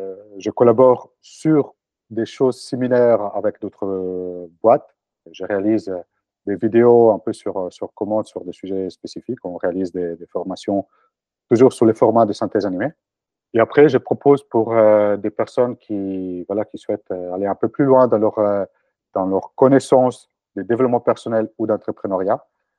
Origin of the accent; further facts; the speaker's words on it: Italy; moved away as an adult; now in France; Alors, je suis italien, donc je suis né, j'ai grandi en Italie, je suis arrivé en France quand j'avais 23 ans.